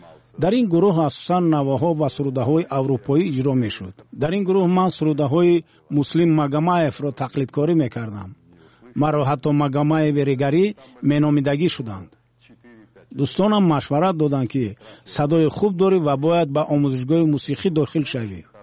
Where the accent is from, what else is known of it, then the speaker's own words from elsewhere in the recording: Tajikistan; Persian is a second language; حدود 5 سال کودکیم در ملاتبا آباد گذشت و بدتر بریگر کوچ بستیم. در تاجیکستان 4 شهر بود که در آنها اساساً روستاباران زندگی میکردند.